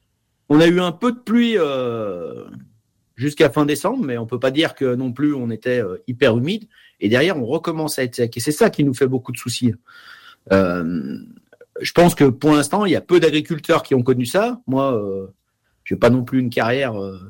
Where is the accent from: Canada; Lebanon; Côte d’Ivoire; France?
France; Auvergne-Rhône-Alpes; moi je suis savoyard, donc nous on parle de gouille, mais quelque part c'est du patois